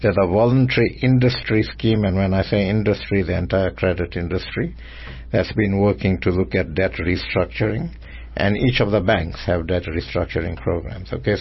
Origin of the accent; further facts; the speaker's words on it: India; Just because I'm an Indian, you ask me about